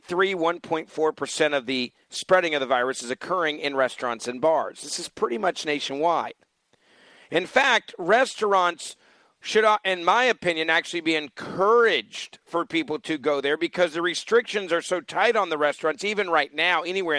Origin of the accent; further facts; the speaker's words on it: Memphis, Tennessee, United States; That's how, quote, safe restaurant eating is in Memphis, Tennessee, my hometown.